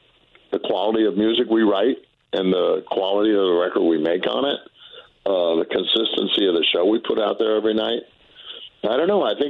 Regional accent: Kingston, New York, United States; born there; I was born down the Hudson River in Kingston.

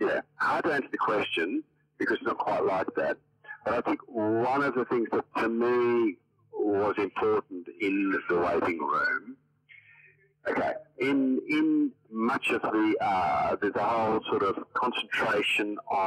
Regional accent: Australia; also born or lived in Netherlands; I feel perfectly 100% Australian.

